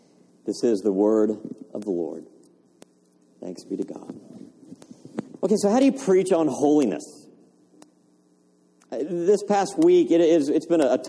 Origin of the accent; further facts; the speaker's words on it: Greenville, South Carolina, United States; when I was a kid, growing up in Greenville, South Carolina, my dad would take my brothers and me on Saturday mornings